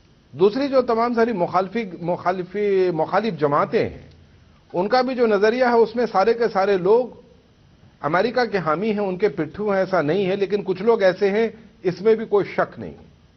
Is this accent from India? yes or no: yes; India; میں تو مصر کا باشندہ نہیں ہوں، شہری نہیں ہوں، میں تو ہندوستانی ہوں